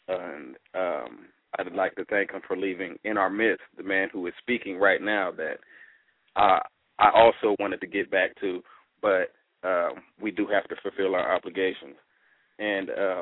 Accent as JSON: {"language": "English", "town": "Peoria", "region": "Illinois", "country": "United States", "said": "Yes, I'm from Peoria, Illinois."}